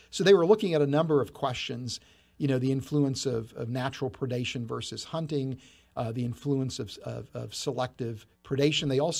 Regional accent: West Virginia, United States; I mean, if there's any place in the world that I would call home, it'd be the hills of West Virginia. So I'm a mountaineer at heart, and I've just got incredibly wonderful memories about growing up in West Virginia.

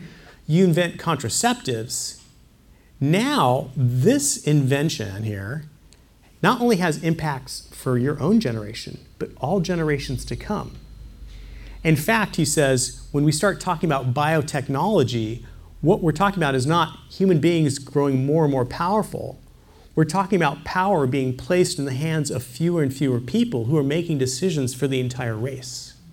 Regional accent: United States; because I'm an American and we need to end on a happy note.

